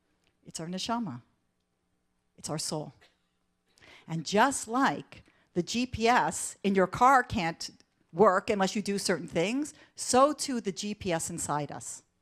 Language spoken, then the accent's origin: English; Toronto, Ontario, Canada; So I grew up in Toronto. Anybody here from Toronto? Woo! Okay, so I grew up in Toronto